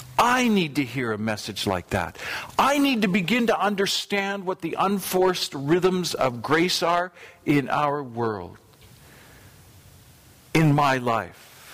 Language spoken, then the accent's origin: English; Calgary, Alberta, Canada; When I grew up in Calgary, we had a paper.